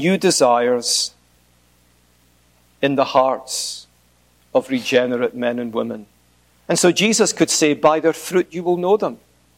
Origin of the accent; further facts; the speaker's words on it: Scotland, United Kingdom; Just as me standing here somewhat clearly betrays that I'm a Scotsman.